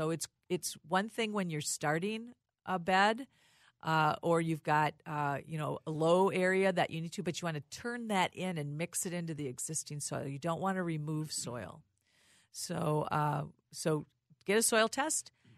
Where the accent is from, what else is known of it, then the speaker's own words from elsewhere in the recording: Rochester, Minnesota, United States; I'm a Minnesotan. I was born in Rochester.